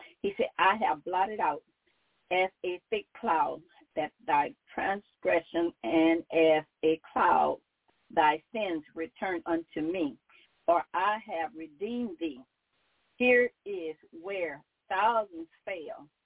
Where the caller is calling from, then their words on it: Baton Rouge, Louisiana, United States; I'm calling from Baton Rouge, Louisiana.